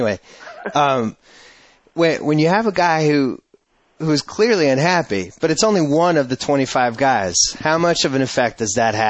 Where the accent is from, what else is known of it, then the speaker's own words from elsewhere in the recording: Boston, Massachusetts, United States; I grew up in Boston and that's my team. I was there when he showed up. I was living in Boston.